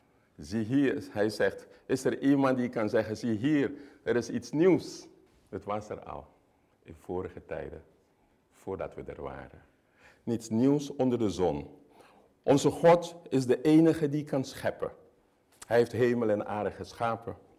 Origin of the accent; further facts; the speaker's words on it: Suriname; Lieve mensen, ik zei u al, en dat ziet u ook, ik kom uit Suriname.